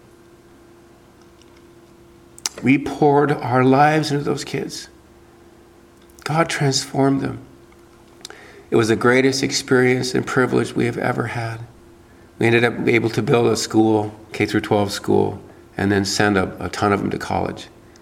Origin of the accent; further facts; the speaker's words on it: Wisconsin, United States; We finished our year in Cambodia, went back to my home state of Wisconsin